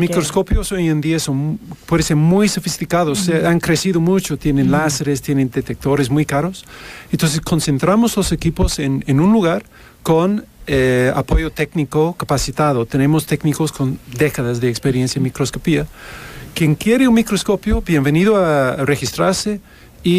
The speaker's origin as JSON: {"language": "Spanish", "region": "England", "country": "United Kingdom", "second_language": "Spanish", "moved": "as an adult", "lives_now": "Mexico", "said": "Yo soy inglés. Uh-huh. Llevo 22 años en México. Llegué para hacer un proyecto de 2 años"}